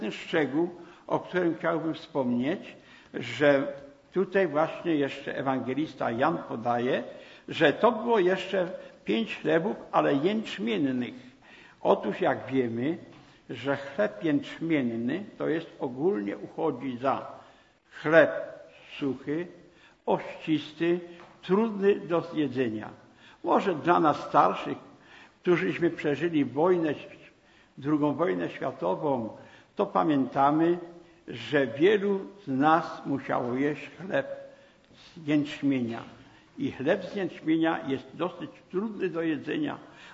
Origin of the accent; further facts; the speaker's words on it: Żywiec, Silesian Voivodeship, Poland; je pochodzę z Żywca